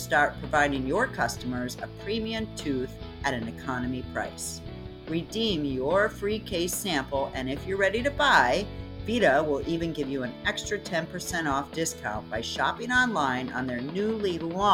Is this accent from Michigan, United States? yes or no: yes; Detroit, Michigan, United States; born there; I was born in Detroit.